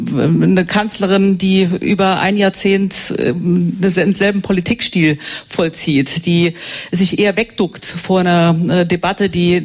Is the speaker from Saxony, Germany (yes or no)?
no; Saarland, Germany; Ich bin an der französischen Grenze groß geworden als Saarländerin.